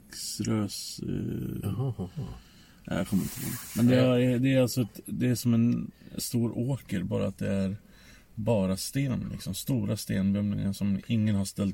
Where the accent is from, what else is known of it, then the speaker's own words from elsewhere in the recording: Holmsveden, Gävleborg County, Sweden; Jag får mig att tänka på där jag växte upp, Holmsveden heter det.